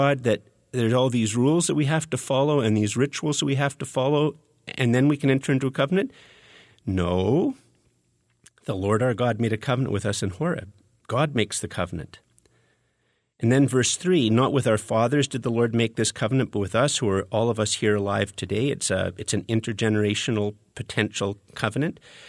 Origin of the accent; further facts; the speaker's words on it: Canada; born there; I was born in Canada as a free man, you know.